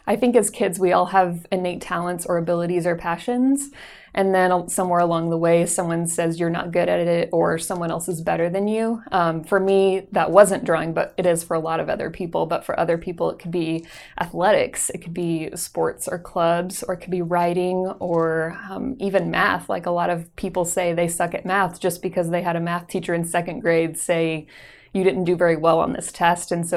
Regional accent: Colorado, United States; also born or lived in Texas; So growing up in Colorado, I did a lot of hiking and outdoor activities, and I couldn't really do that in Texas anymore because it was too hot

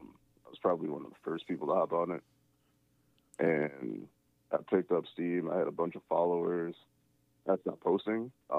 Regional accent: Detroit, Michigan, United States; I'm from Detroit, bro.

